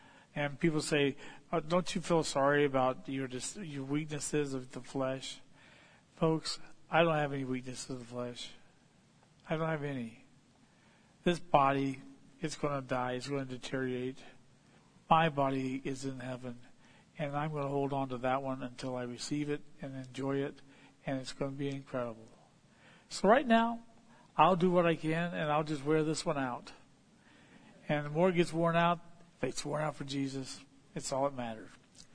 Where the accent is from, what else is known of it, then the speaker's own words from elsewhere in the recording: Virginia, United States; accent: southern; moved away; also born or lived in Ohio; People looked at me and thought I was prejudiced just because I came from Virginia. And I lived in Ohio.